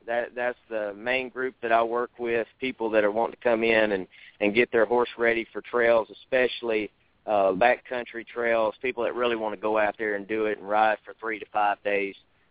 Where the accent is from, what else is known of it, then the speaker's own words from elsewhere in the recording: Louisiana, United States; Originally, I'm from Louisiana